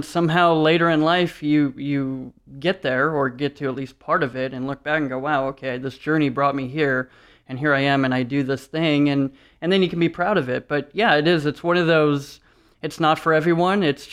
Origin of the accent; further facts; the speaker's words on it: Detroit, Michigan, United States; We're from Detroit originally, so kind of that whole world. And I was BMX racing and stuff like that as a kid.